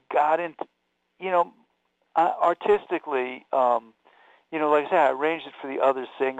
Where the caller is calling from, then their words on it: Brooklyn, New York, United States; I'm calling from my apartment on a fifth floor of a walk-up in Brooklyn.